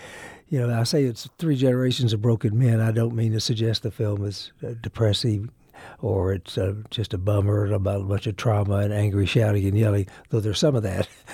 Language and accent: English; Wolf City, Texas, United States; this is a little small town of Wolf City, Texas, where I grew up in North Texas.